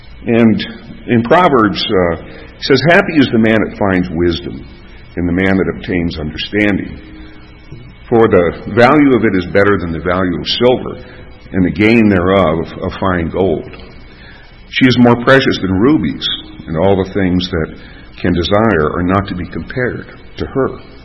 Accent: Ireland; I'm Irish, therefore I am weeping, but I won't weep.

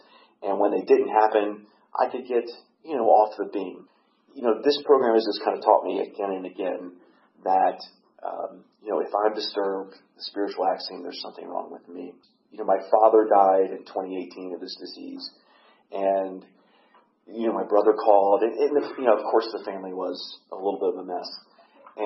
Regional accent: Tampa, Florida, United States; and I'm from Tampa, so Sandy was all around in that area.

